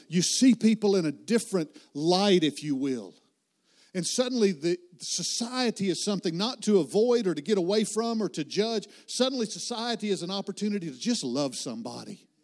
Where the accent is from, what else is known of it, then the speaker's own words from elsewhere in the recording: the South, United States; I'm from the South, and so I don't pronounce everything quite clearly.